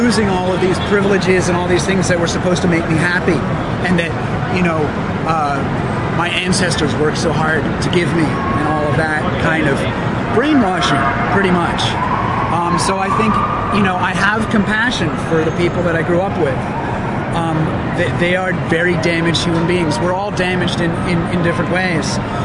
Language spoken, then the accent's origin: English; New York, United States; Well, I was born and bred on the Upper East Side.